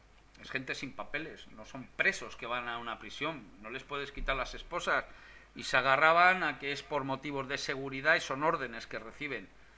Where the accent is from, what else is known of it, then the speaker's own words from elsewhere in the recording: Madrid, Community of Madrid, Spain; yo soy de aquí de Madrid, yo vivo en Madrid